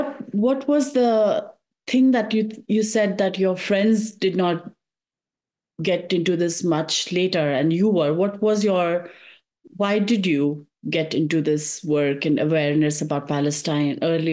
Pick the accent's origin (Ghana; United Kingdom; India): India; so as an Indian, so I kind of understand that.